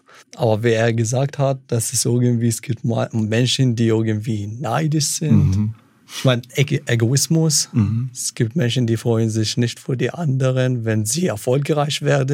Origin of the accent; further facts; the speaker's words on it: Iraq; now in Germany; Ich meine, ich mag meine Heimat, aber ich kann auch nicht jetzt in den Irak wegen dem Krieg.